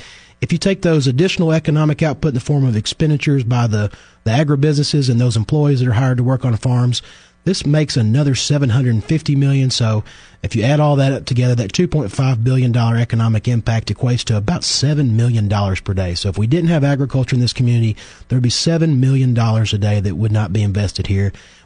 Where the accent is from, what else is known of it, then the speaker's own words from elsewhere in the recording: Kentucky, United States; We are really outsized compared to my home state of Kentucky.